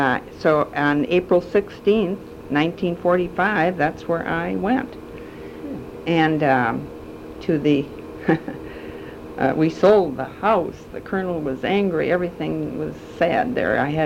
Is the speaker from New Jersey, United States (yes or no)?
no; Detroit, Michigan, United States; also born or lived in St. Clair; I was born in St. Clair, but lived in Detroit for my 23 years prior to going overseas with the Red Cross.